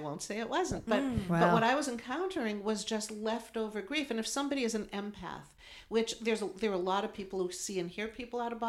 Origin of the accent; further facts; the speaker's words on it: East Coast, United States; We're from the East Coast, and we would go to Breakers, the mansions in Rhode Island.